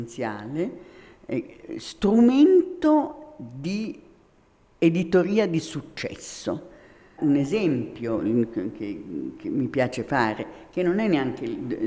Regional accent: Rome, Lazio, Italy; io ho passato la mia adolescenza, la mia infanzia e adolescenza a Roma

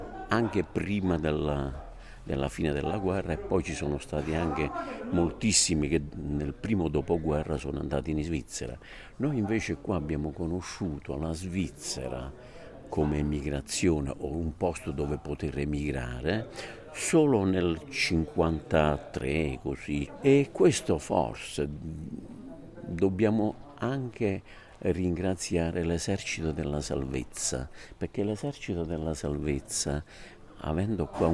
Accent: Faeto, Apulia, Italy; now in Bern, Switzerland; Io sono molto, molto fiero di essere faetano e ora io sono doppio cittadino, sono anche svizzero, no? Perché? Perché Berna è una città che adoro come Faeto, tale quale, non ho mai voluto cambiare, sono 53 anni che vivo là

